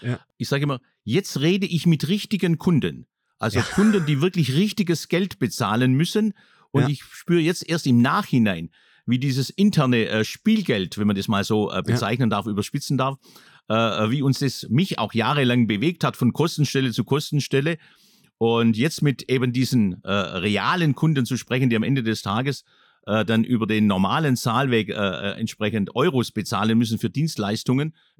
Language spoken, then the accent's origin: German; Baden-Württemberg, Germany; accent: Swabian; hier bei den Vollmerwerken in Biberach. Man hört es ja auch in meinem Dialekt